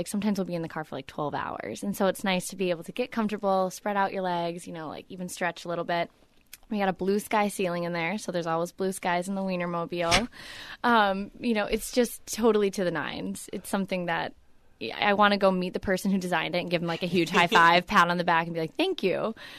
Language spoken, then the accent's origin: English; Midwest, United States; You know, you mentioned we're from the Midwest. So waking up and seeing mountains, like you have to pinch yourself and are like, oh my gosh, there's no cornfields.